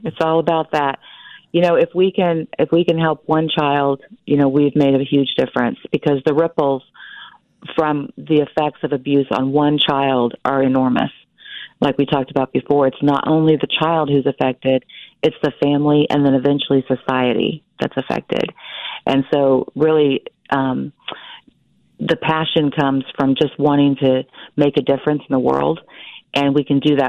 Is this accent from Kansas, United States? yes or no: yes; Wichita, Kansas, United States; I'm from Wichita, Kansas.